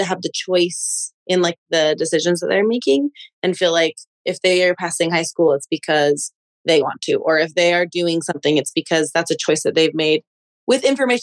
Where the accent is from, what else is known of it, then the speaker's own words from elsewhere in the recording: Utah, United States; I'm from Utah and I have two teenage boys